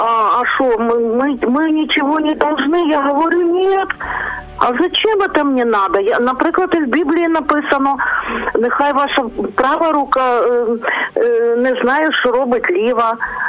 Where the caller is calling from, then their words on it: Lviv Oblast, Ukraine; Я з Львівської області